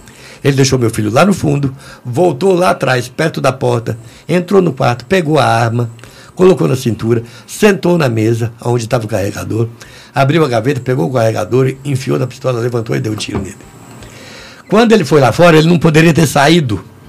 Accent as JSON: {"language": "Portuguese", "region": "São Paulo", "country": "Brazil", "moved": "yes", "lives_now": "Brasília, Brazil", "said": "Eu sou de São Paulo."}